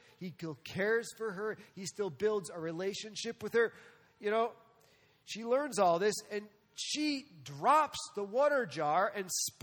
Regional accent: New York City, New York, United States; And so I grew up around New York City, so I seen people do this a little strange.

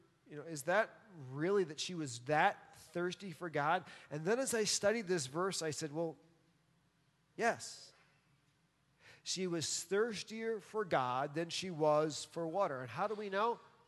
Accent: New York, United States; And so I grew up around New York City, so I've seen people do this a little strange.

